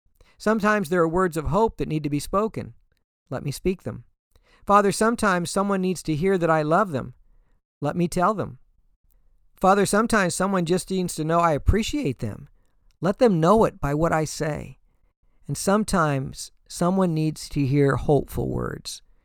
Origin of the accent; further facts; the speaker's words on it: Danville, Illinois, United States; In the house behind the alley where I grew up on Grace Street in Danville, Illinois, there were two pear trees.